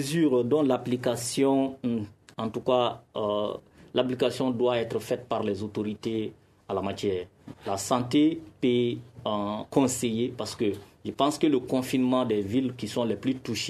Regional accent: Mali; Je suis malien comme vous.

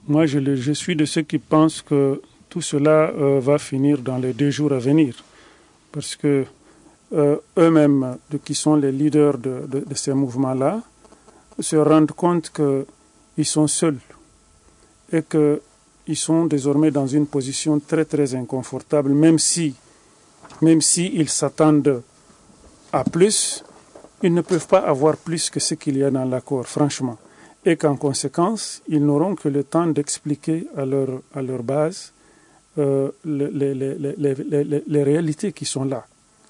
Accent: Mali

